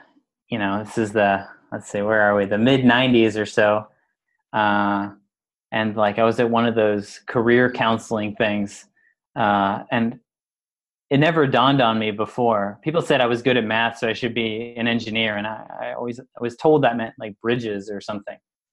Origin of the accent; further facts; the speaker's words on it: Texas, United States; also born or lived in South Carolina; Yes, hello … I started out growing up in Texas, went to school in South Carolina